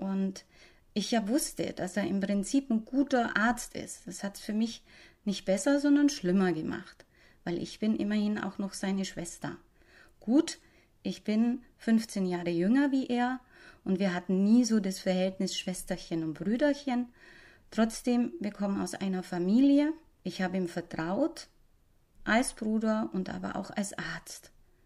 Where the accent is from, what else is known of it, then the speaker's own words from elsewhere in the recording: Bavaria, Germany; accent: Bavarian; Das ist auch der Grund, warum ich zum Beispiel in meinem Dialekt schwätze. Ich komme aus Bayern und ich fühle mich wohl, wenn ich bayerisch reden kann.